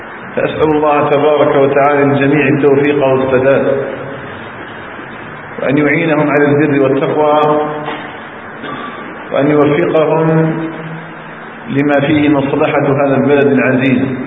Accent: Algeria; أن يجعل بلدنا الجزائر آمنا مطمئنا وسائر بلاد المسلمين.

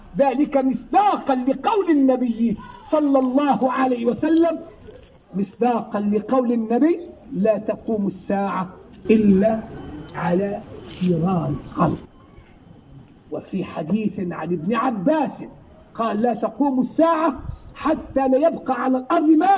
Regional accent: Algeria; وهي قد انتشرت في بعض المدن هنا عندنا في الجزائر

